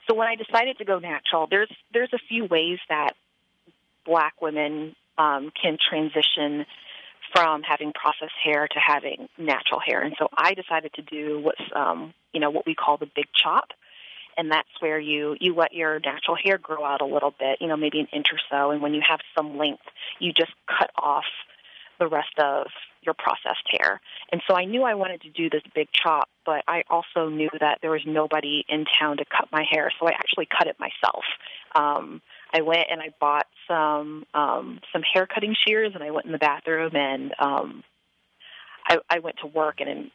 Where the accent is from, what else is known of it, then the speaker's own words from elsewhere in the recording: Houston, Texas, United States; also born or lived in Arlington; now in Madison, United States; I think I grew up in Houston, and then I moved to Arlington for college